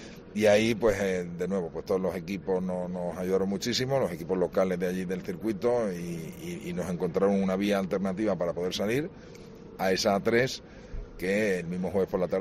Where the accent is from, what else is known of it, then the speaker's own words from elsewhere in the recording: Spain; pues yo como español y estando en España